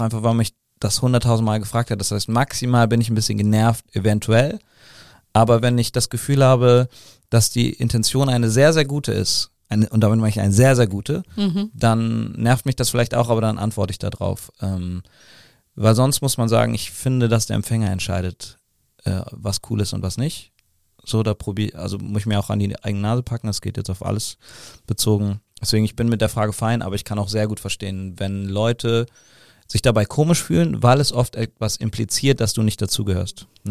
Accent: Cologne, North Rhine-Westphalia, Germany; born there; Also ich bin in Köln-Porz geboren.

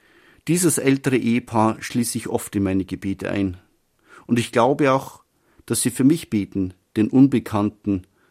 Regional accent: Regensburg, Bavaria, Germany; Und 2 Jahre lang bin ich aus meiner Heimat Regensburg nach Wien nur mit dem Autostoppen an der Autobahn gekommen.

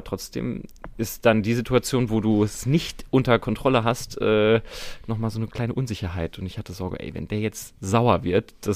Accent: Rhineland-Palatinate, Germany; aufgewachsen in der Pfalz. Also bin ich zur Schule gegangen, da wohnt meine Family jetzt immer noch.

